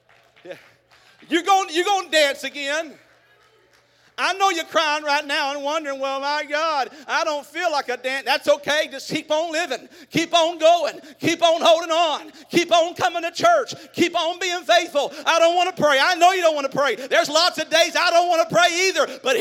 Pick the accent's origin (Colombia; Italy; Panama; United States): United States; Texas; I was raised in Southeast Texas.